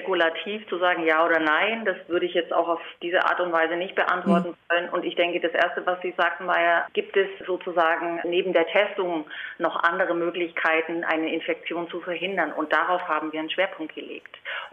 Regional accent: Bavaria, Germany; wir sind als Allgäuer gerne draußen an der frischen Luft

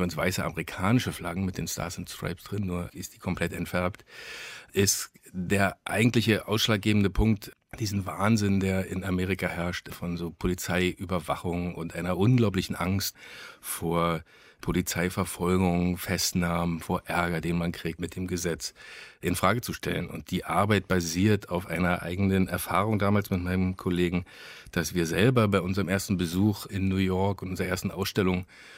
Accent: Berlin, Germany; weil ich bin in der DDR groß geworden, also was heißt groß geworden, ich war 12, als die Wende war und in dem Berliner 90er dann sozusagen groß geworden in meiner Jugend

